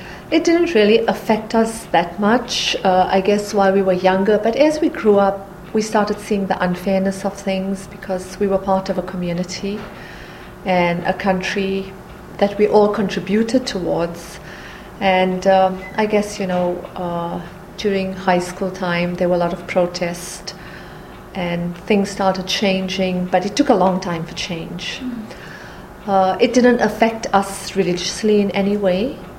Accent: South Africa; moved away as an adult; now in Woodbury, United States; I was born in South Africa and moved to Minnesota 15 years ago, and I now live in Woodbury.

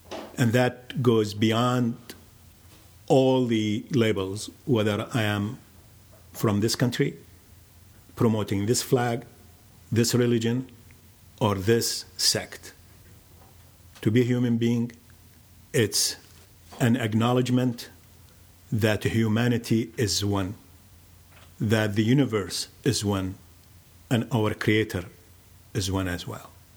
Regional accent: Najaf, Najaf Governorate, Iraq; English is a second language; now in Minneapolis, United States; And by the way, it's the sister city of my hometown, Najaf.

